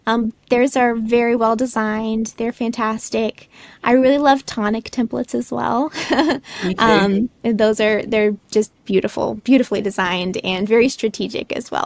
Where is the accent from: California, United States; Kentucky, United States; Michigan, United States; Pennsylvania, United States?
Kentucky, United States; So I worked with a wedding client here in my home state, actually, in Kentucky, last year.